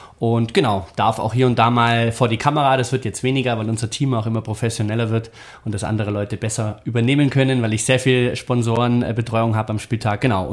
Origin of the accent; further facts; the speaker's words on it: Ulm, Baden-Württemberg, Germany; ich bin selber nicht aus der Region, also ich bin aus Ulm ursprünglich, bin seit 2008 in der Region